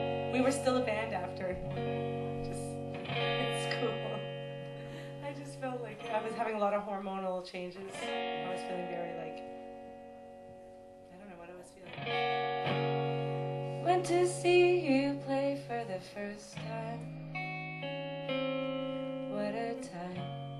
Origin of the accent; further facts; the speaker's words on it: Moncton, New Brunswick, Canada; Well, the way we grew up saying it in Moncton was Dweron.